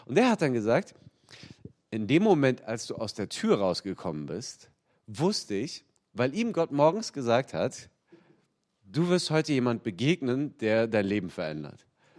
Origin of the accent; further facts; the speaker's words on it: Berlin, Germany; Man hört es aber vielleicht auch, ich bin weder aus Bayern noch gebürtig aus Baden-Württemberg. Meine Familie kommt ursprünglich aus Berlin und da bin ich auch aufgewachsen.